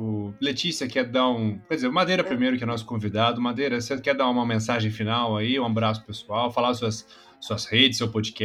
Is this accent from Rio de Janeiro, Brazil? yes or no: no; Minas Gerais, Brazil; Não, eu sou de Minas. Eu sou mineiro.